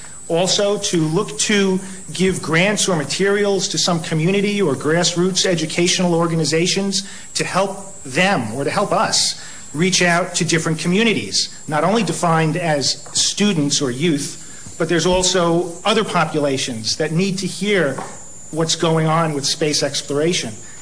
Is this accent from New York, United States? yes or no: yes; Long Island, New York, United States; I'm from Long Island.